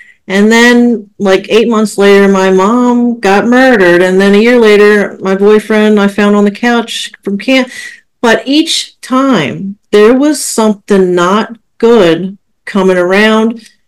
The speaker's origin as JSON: {"language": "English", "region": "Maryland", "country": "United States", "said": "because we're from Maryland."}